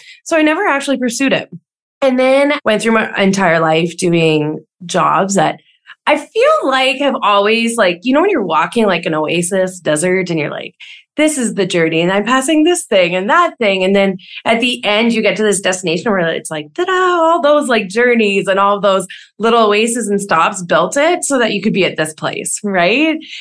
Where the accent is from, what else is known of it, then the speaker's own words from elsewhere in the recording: Saskatchewan, Canada; So I grew up in Saskatchewan. So that is, I think, like a big root of who I am, right? Like small town, small atmosphere, chatting with everybody